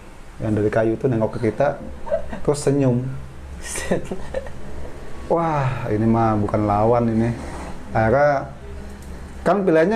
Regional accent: Linggarjati, West Java, Indonesia; Kebetulan kan kampung halaman gue di Linggarjati.

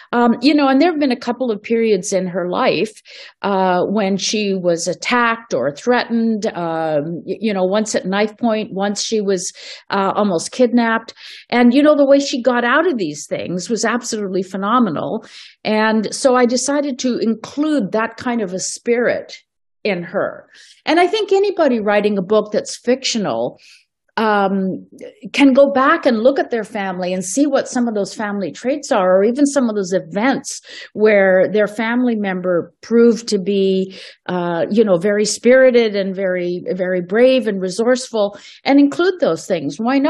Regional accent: Canada; born there; because I was born here in Canada

